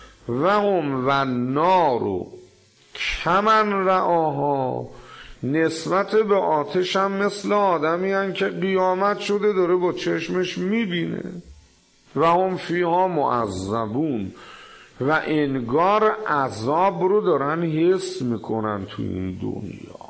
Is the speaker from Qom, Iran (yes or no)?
yes; Qom, Iran; now in Tehran, Iran; من از قم اومدم تهران، محل این بزرگوار میدون خراسان بود،